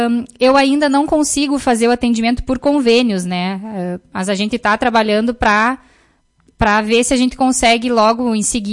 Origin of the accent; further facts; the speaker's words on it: Soledade, Rio Grande do Sul, Brazil; Eu sou natural de Soledade.